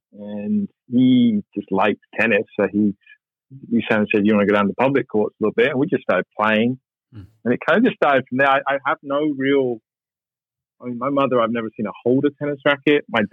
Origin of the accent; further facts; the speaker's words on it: Hayes, London, United Kingdom; I'm from West London, a town called Hayes. If you've ever flown into Heathrow Airport, you've flown over my house, the town next door.